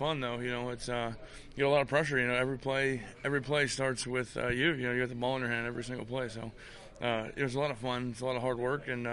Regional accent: Pittsburgh, Pennsylvania, United States; I'm from Pittsburgh, and you know, Pittsburgh, you know, at one point was called the City of Champions

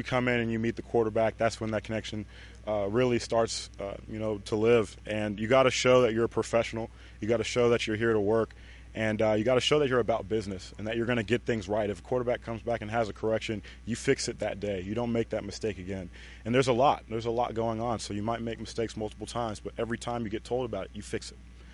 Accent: the South, United States; now in Kansas City, United States; I'm from the South, so we have hot days like this. It's just a little bit different being in Kansas City.

